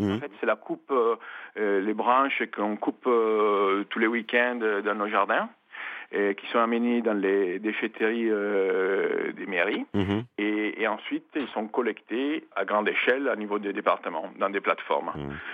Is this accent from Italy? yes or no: yes; Italy; French is a second language; Oui, je suis italien.